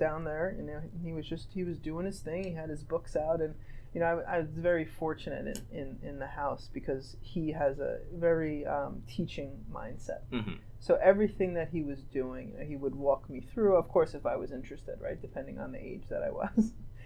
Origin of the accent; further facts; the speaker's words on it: New Jersey, United States; And I grew up in Jersey.